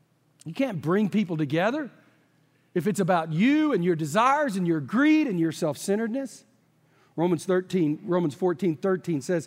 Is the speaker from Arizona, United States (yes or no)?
no; Texas, United States; And we know that's true because I'm from Texas and we never tell tall tales.